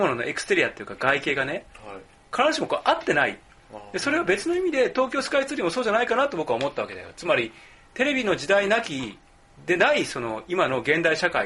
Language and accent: Japanese; Kansai, Japan; now in Tokyo, Japan; 僕も元関西出身なんだけどさ